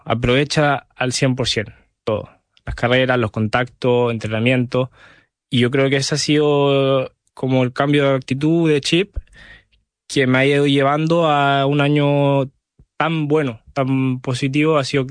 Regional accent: Chile; Desde que vi el Dakar por primera vez cuando era chico, pasaba en Chile.

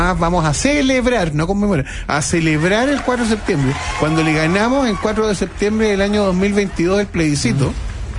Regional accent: Chile; Chilenos, sí.

